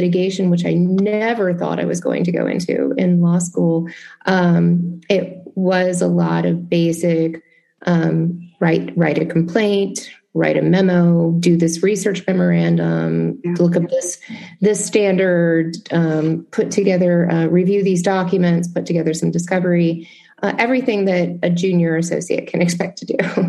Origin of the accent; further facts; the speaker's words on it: Memphis, Tennessee, United States; When I had my first year summer associate position, I went back to my hometown of Memphis and I worked in the largest law firm at the time.